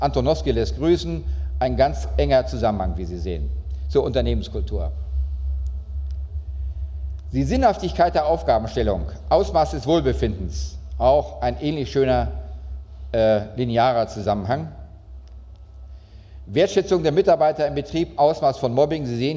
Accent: North Rhine-Westphalia, Germany; Natürlich, ich komme aus Westfalen, da ist der Fettweg Europas, da werden die meisten Würste hergestellt.

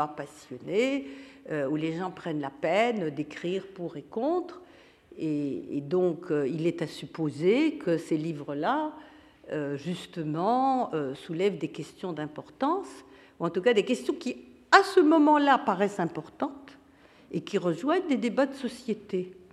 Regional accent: Israel; Bon, moi, je viens d'Israël

